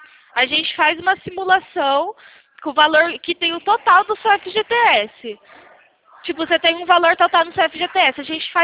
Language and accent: Portuguese; São Carlos, São Paulo, Brazil; Eu sou de São Carlos.